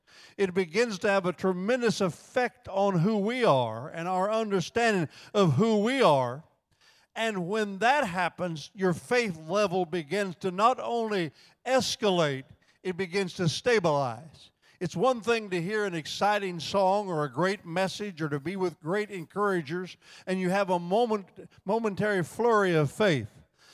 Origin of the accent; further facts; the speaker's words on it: Indiana, United States; I'm from Indiana.